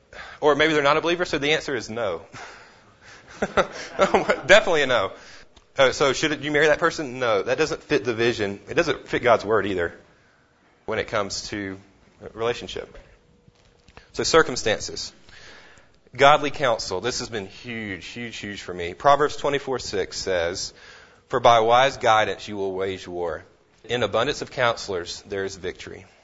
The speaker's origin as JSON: {"language": "English", "region": "Florida", "country": "United States", "said": "I know for me, my parents, I'm from Florida, and so I was finishing seminary in Texas"}